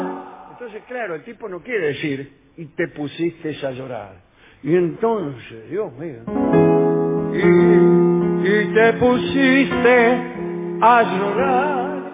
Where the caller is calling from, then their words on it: Buenos Aires, Argentina; de Villa Pueyrredón.